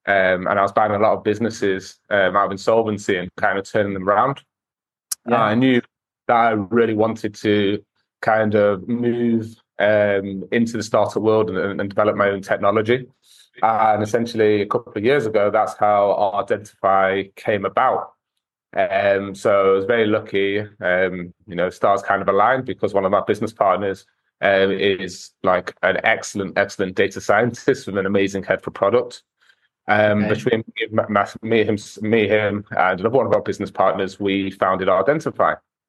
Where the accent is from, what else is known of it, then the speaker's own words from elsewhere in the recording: Manchester, North West England, United Kingdom; I grew up in Manchester, in England